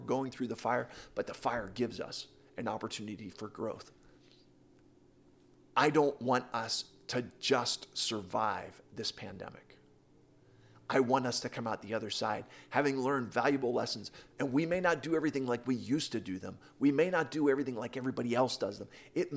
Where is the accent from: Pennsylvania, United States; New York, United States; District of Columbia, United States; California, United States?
Pennsylvania, United States; Pittsburgh; I have twice been awarded the Best Of annual award as the top-rated motivational speaker in my hometown of Pittsburgh.